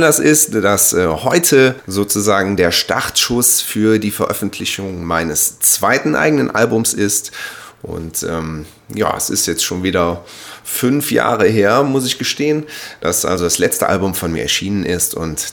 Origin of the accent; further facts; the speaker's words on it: Schöneseifen, North Rhine-Westphalia, Germany; aufgewachsen in Schöneseifen, direkt hinter der Grenze